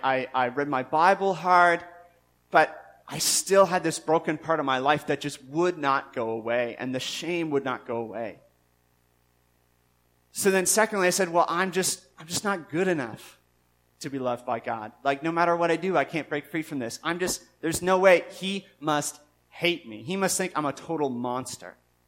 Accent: Newfoundland and Labrador, Canada; moved away; See, when we moved, I grew up in Newfoundland, and when we first moved away, it was hard for me.

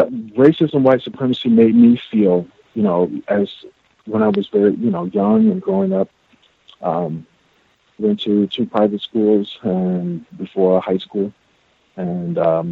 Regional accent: Alton, Illinois, United States; born there; I was born in Alton, Illinois.

